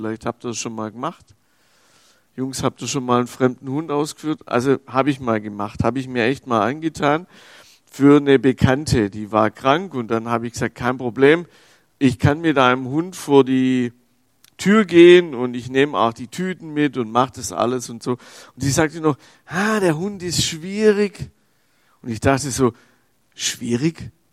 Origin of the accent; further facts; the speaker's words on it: Baden-Württemberg, Germany; die könnte man eventuell in meiner Heimat bekommen, so um Stuttgart rum.